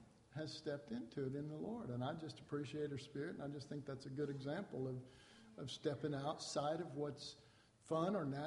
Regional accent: Oak Cliff, Texas, United States; And, I'm from Oak Cliff. That's worse than Mexico.

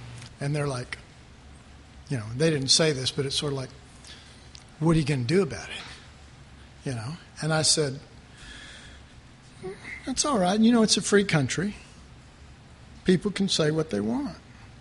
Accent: United States; You know, I'm an American. I believe in it.

